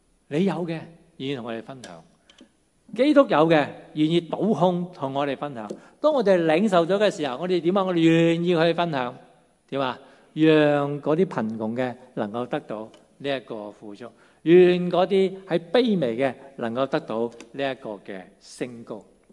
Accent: Hong Kong; 好了，即是我们香港人最现实的，也都最全神的

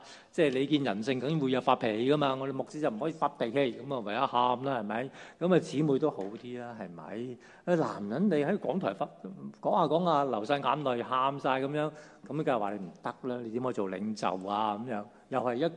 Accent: Guangdong, China; 我哋广东人都识讲啦。

